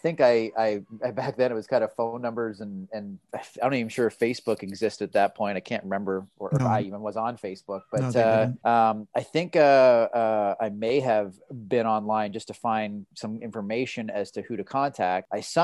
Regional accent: Wasaga Beach, Ontario, Canada; Yeah, so I grew up in Wasega Beach, about an hour north of Toronto.

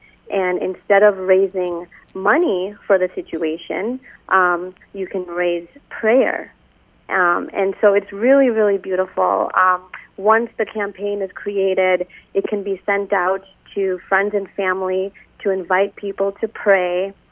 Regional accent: Chicago, Illinois, United States; I grew up here in the Chicagoland area, came from a very faith-filled Catholic family

